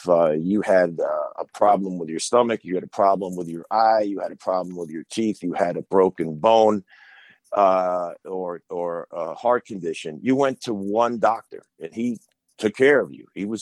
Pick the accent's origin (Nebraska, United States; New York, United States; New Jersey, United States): New York, United States; I grew up on Long Island.